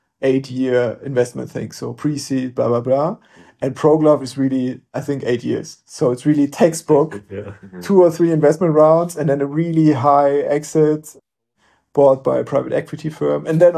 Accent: Dresden, Saxony, Germany; And because I'm from Dresden

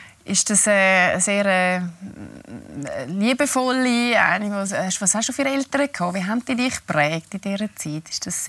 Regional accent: Switzerland; man muss sich da auch als Schweizer Kind sehr durchsetzen.

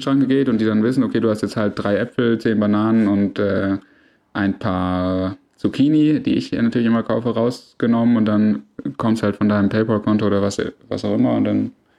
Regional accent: Swabia, Germany; Und ich, selbst ich als Schwabe, also wenn ich sparen möchte, dann werde ich das offensiv vortragen.

